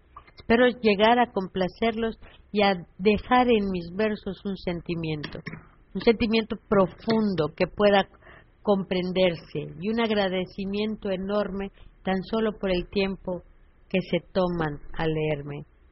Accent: Punta Alta, Buenos Aires Province, Argentina; born there; les diré que soy argentina. Nací en la Punta Alta, al sur de la provincia de Buenos Aires.

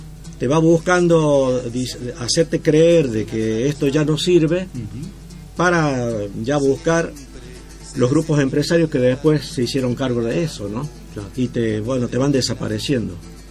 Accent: Cruz del Eje, Córdoba, Argentina; yo soy nacido en Cruz del Eje y cuando yo me recibo de maestro en la Escuela Normal de Cruz del Eje

